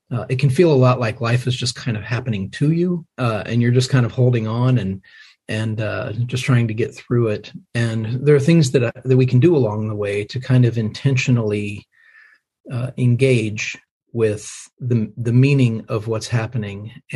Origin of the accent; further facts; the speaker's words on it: Indiana, United States; now in Franklin, United States; Well, I was raised in the Midwest. I'm an Indiana boy